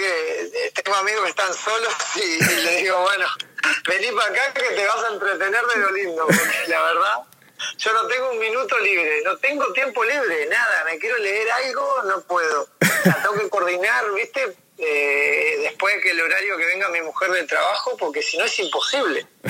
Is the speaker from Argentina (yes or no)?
no; Montevideo, Uruguay; yo me crié, si bien me crié en Montevideo, pero mi abuelo y mi padre son del interior de un pueblo ahí de Florida.